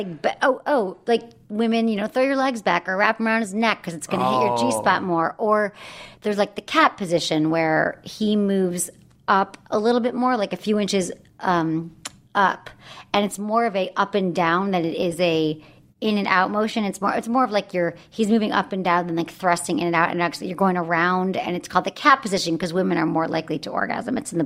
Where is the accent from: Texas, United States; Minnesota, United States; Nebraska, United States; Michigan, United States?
Michigan, United States; Michigan.